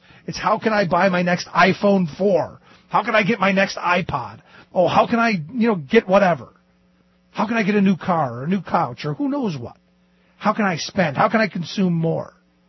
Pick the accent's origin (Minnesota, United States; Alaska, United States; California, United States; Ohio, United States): Ohio, United States; You know, where I grew up in Ohio, one of the little suburb that my grandparents lived